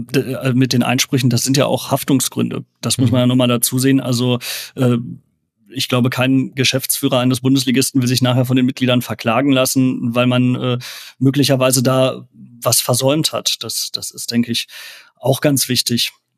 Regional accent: Bochum, North Rhine-Westphalia, Germany; Als Bochumer wünscht man sich die Punkte, ist ja klar.

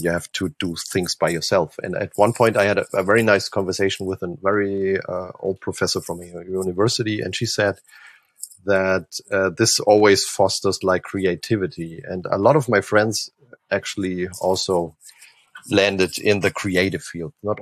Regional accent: Bavaria, Germany; English is a second language; I grew up in Oberfranken, like in Upper Franconia, which is the most upper and most eastern part of Bavaria.

